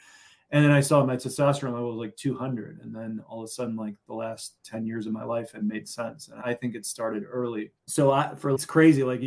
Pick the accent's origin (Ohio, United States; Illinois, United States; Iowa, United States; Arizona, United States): Illinois, United States; Chicago; I grew up in Chicago in the 90s, so I play basketball.